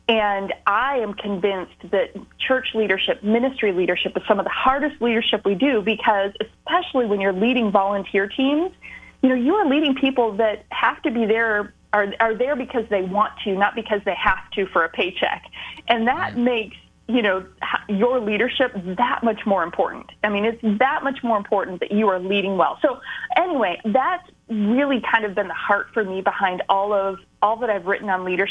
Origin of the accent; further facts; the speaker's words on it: Midwest, United States; also born or lived in Nashville; We moved from Nashville, Tennessee, where I originally worked in the music business in Nashville. So that's what got me there. I grew up in the Midwest.